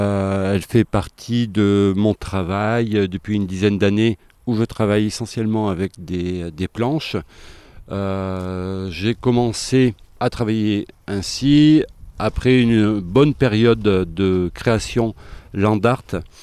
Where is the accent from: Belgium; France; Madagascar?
France; Auvergne-Rhône-Alpes; Non, je suis de Haute-Loire et donc je viens ici pour la semaine